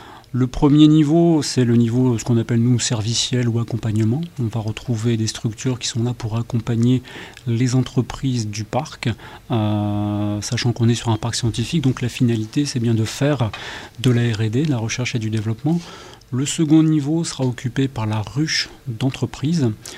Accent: Italy; Alors je suis italien aussi

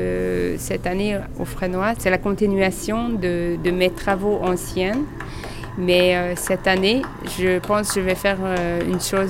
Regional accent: Budapest, Hungary; et je viens de Budapest.

